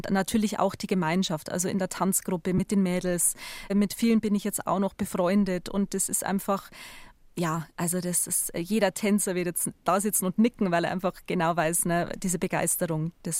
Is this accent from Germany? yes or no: yes; Weiden, Bavaria, Germany; also born or lived in Dachau; Also ich bin sozusagen in Dachau und in Weiden daheim.